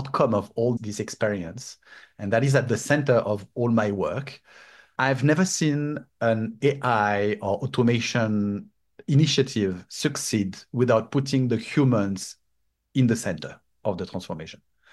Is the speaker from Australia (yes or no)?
no; France; accent: French; also born or lived in Shanghai, China / Singapore / San Francisco, United States; now in Miami, United States; I'm literally saying in the sense that I'm originally French. You might hear it by my accent. I moved from France for 5 years to China in Shanghai, China, and then moved to Singapore for 6 years, and then moved to San Francisco for 4 years